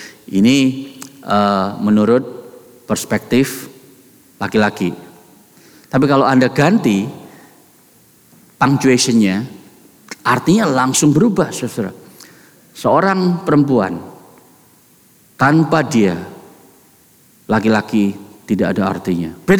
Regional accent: Surabaya, East Java, Indonesia; Saya bingung, saudara, karena saya dari Surabaya.

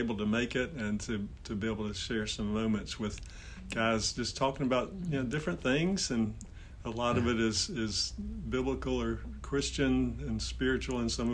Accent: North Augusta, South Carolina, United States; also born or lived in Anderson, United States; Well, I was born in Anderson in the upstate, and then grew up in North Augusta on the western border with Georgia, but on the Carolina side, Aiken County, South Carolina.

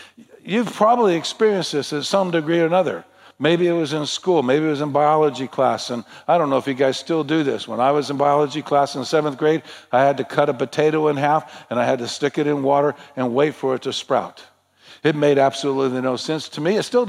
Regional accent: New Mexico, United States; much like where I grew up in New Mexico, where you can look across the horizon for thousands and thousands of miles

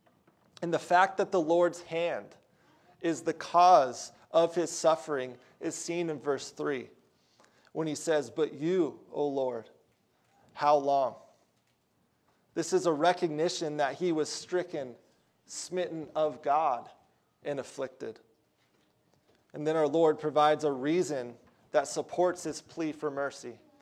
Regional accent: Oregon, United States; also born or lived in Colorado; I grew up in Oregon, and then I was in Colorado for 7 years before coming here

